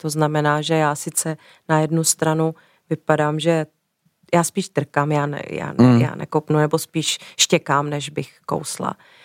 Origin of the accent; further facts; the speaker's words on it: Těptín, Central Bohemian Region, Czechia; Já jsem vyrůstala v Těptíně, že jo, jak už jsem tady zmínila, a tam nebylo nic. To byla chata a tam jezdili lidi jenom na víkendy.